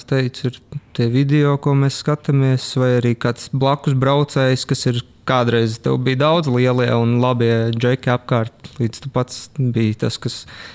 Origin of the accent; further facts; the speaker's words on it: Sigulda, Sigulda Municipality, Latvia; manā gadījumā es nāku no Siguldas puses, līdz ar to tie pauguri ir vairāk nekā citur.